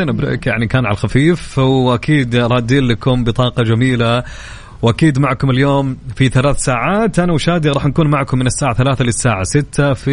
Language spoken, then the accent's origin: Arabic; Saudi Arabia; في لاعب من اللاعبين عندنا في السعودية